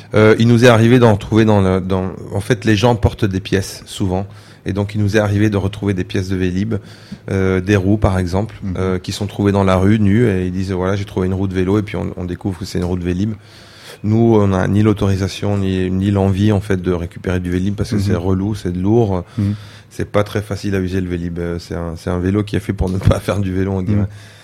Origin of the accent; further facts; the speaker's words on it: Rome, Lazio, Italy; French is a second language; D'abord, moi, je viens de Rome, en Italie, et là aussi, il y avait tout plein d'ateliers.